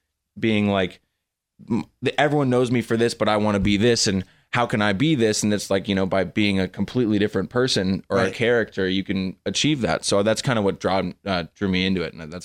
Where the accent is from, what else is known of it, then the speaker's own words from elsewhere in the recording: Malibu, California, United States; But yeah, it was cool growing up in Malibu. It's definitely a little bubble of people.